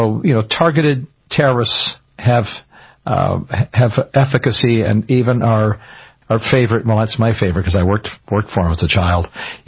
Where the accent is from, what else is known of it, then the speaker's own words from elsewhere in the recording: Canada; I'm Canadian. I grew up in much colder climate than Michigan. Michigan is the deep south.